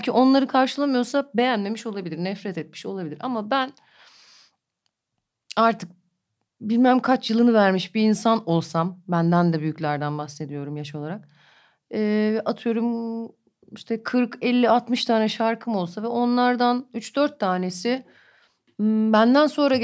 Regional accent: Istanbul, Turkey; okulu kırıp tek başıma sokaklarını gezdiğim, işte plakçılarında çay içtiğim bir semtti Beyoğlu. Ben orada büyüdüm, orada müzisyen oldum, orada sahneye çıktım ilk.

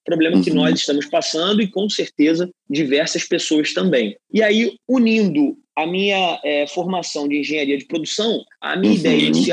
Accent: Nova Iguaçu, Rio de Janeiro, Brazil; also born or lived in Minas Gerais / Espírito Santo / Região dos Lagos; Então, nasci em Nova Iguaçu, meu pai era advogado, também era militar, então a gente rodou Minas, Espírito Santo, morei na região dos Lagos, voltei para Nova Iguaçu com 15 anos.

